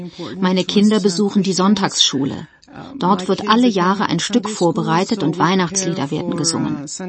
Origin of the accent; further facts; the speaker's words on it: Greece; Das ist so Brauch bei uns in Griechenland.